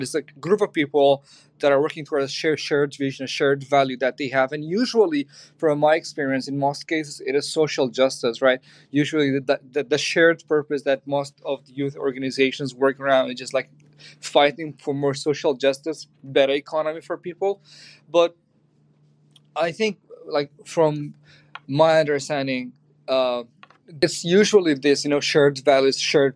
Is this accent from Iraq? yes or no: yes; Kurdistan Region, Iraq; I have worked extensively because I come from the Kurdistan region of Iraq.